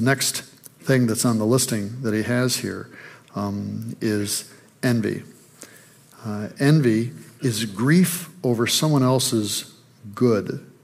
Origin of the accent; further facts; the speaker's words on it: Michigan, United States; I think growing up in Michigan, you just assume that apple orchards and cider mills are in every state.